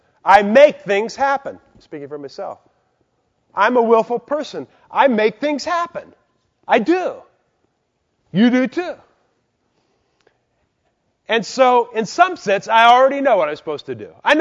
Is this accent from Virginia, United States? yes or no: no; Albert Lea, Minnesota, United States; I mean, I'm from Albert Lea, Minnesota, and I was up there within the last year speaking